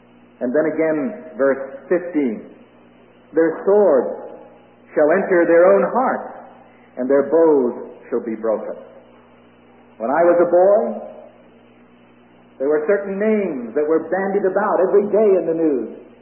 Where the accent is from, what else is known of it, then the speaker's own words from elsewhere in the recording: Brooklyn, New York, United States; and I come from Brooklyn, New York, the great city of New York.